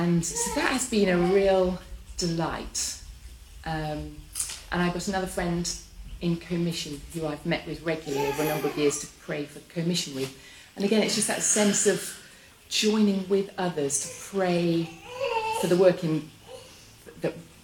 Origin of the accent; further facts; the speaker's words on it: Yorkshire and the Humber, United Kingdom; I come from Yorkshire, which is God's great county. And my favourite place in the whole world. Anyway, you wouldn't find that out from my accent, so that's why I put that out there. I'm from Yorkshire.